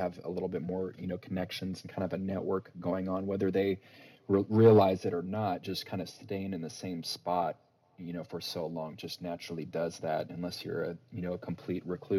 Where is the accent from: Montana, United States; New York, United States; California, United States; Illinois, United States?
California, United States; Sacramento; also born or lived in North Carolina / Canada / Texas; I grew up in Sacramento, Southern California, and like I said, you know, North Carolina and Canada.